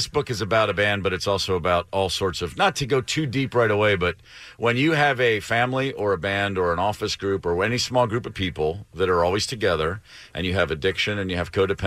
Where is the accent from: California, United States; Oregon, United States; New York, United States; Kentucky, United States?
Kentucky, United States; moved away as an adult; now in Atlanta, United States; And I moved to Atlanta in 1987 from Kentucky to start a band with some friends of mine.